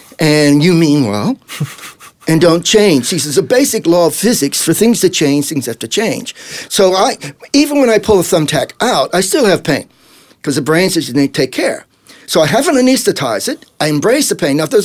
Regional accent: El Paso, Texas, United States; also born or lived in Adelaide, Australia; And so I was born in Adelaide. But when I was hitting puberty, I was in Texas, El Paso, Texas.

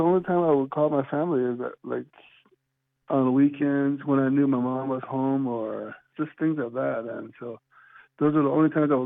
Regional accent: Navajo Nation, United States; being in the eighth grade and growing up in the Navajo Nation, we were used to like throwing the rocks off the canyon or being destructive

